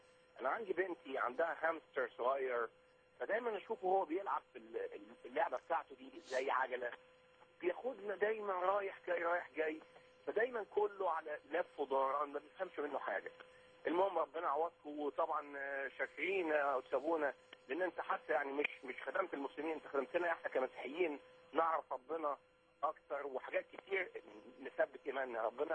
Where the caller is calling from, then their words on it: United States; أنا بكلمكم من أمريكا.